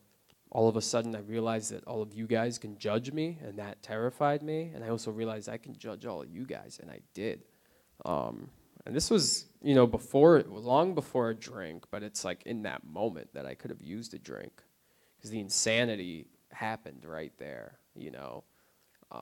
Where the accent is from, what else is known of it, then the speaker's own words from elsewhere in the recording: New Jersey, United States; born there; And I was born in New Jersey